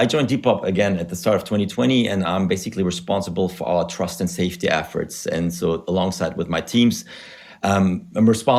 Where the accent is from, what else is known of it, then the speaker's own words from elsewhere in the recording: Germany; English is a second language; moved away as an adult; also born or lived in Spain / United States; now in London, United Kingdom; as you can hear from my weird accent, I'm originally from Germany, where I studied economics, but I left, an eternity ago, I think over 15 years ago, and subsequently lived in Spain, Africa, the US, and then for the last 12 years here in London.